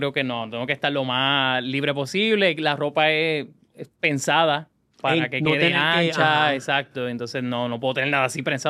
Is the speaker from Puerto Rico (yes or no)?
yes; Guayanilla, south, Puerto Rico; also born or lived in Ponce; soy del sur, me crié en Guayanilla, nací en Ponce.